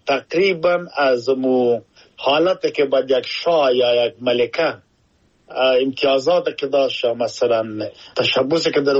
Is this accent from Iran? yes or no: no; Afghanistan; now in United Kingdom; ما افغان هستم در انگلستان زندگی می کنم. یکی خود ما افغان هستم، مسلمان هستم، کلتور و فرنگ خود دارم جدا،